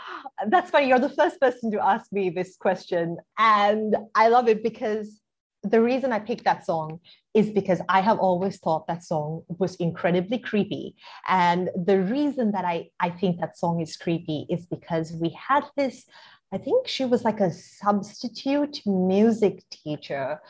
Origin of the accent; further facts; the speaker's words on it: Sri Lanka; I grew up in Sri Lanka. This is where I am from.